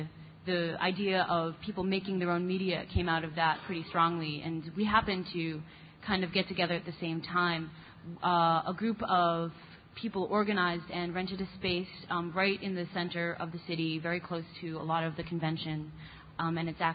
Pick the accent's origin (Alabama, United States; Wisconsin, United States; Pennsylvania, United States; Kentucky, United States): Pennsylvania, United States; Philadelphia; from Philadelphia, and I'll get to talk a little bit about the origin of the Philly IMC.